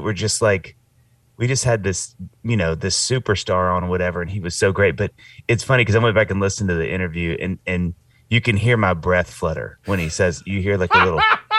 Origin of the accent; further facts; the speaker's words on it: Jackson, Mississippi, United States; now in Knoxville, United States; other than like a … concert growing up in Jackson, Mississippi, we'd drive and see those.